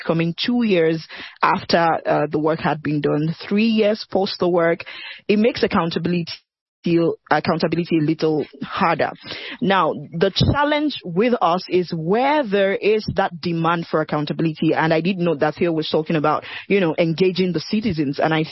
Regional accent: Nigeria; now I'm speaking as a Nigerian

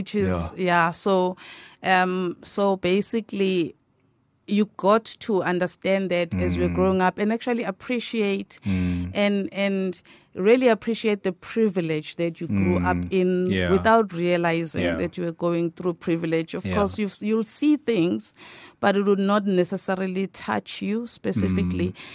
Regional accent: Umlazi, KwaZulu-Natal, South Africa; also born or lived in Soweto; even though I grew up in Mlazi, you know.

